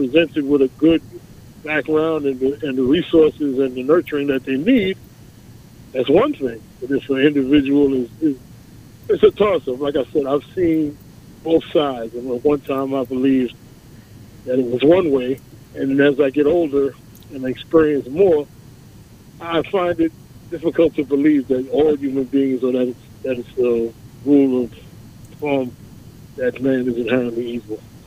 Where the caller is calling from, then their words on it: Queens, New York, United States; I'm calling from Jamaica, Queens.